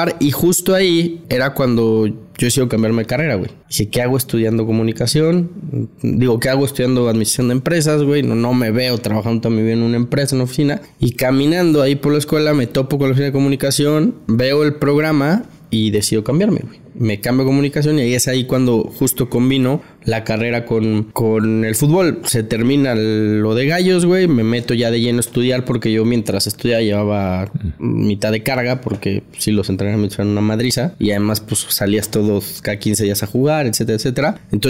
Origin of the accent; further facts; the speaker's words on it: Querétaro, Mexico; Soy de Querétaro, sí.